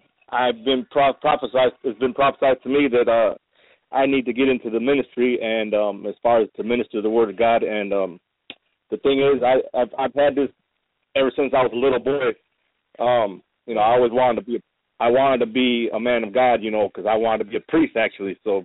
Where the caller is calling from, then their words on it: Joliet, Illinois, United States; I'm calling from Illinois, actually, Joliet, Illinois.